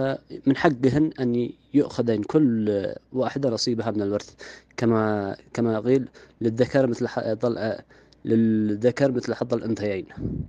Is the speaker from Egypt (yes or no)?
no; Yemen; فأنا كيمني أعبد الله